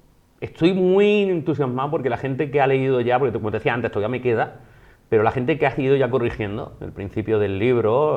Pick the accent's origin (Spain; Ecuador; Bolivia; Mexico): Spain; Jaén, Andalusia; porque tú sabes que es mi tierra, Jaén, y que yo siempre intento darle esa importancia a la tierra